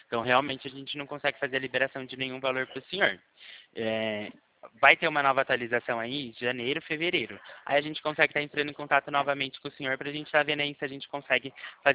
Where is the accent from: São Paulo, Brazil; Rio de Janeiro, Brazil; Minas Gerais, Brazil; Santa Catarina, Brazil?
São Paulo, Brazil; Eu sou daqui do interior do estado de São Paulo.